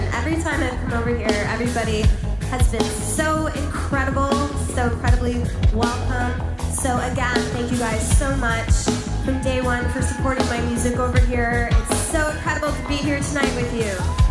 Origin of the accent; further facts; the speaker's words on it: Canada; And I'm from Canada. That's where I come from.